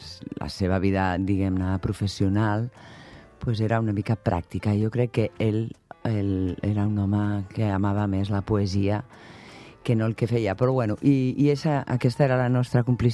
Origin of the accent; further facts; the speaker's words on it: Pamplona, Navarre, Spain; born there; Jo vaig néixer a Pamplona, Pamplona. Pamplona, sí, Pamplona. Al costat de l'Ajuntament i tot.